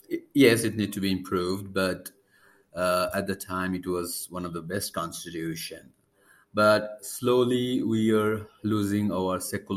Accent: India; English is a second language; Hello, I am a humanist from India. India is built upon secular values.

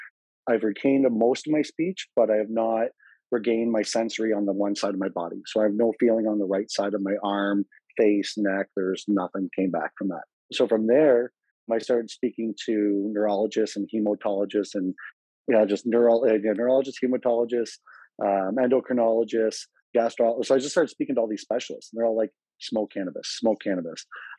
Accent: London, Ontario, Canada; I'm from London, Ontario. I'm actually just moved into a new area

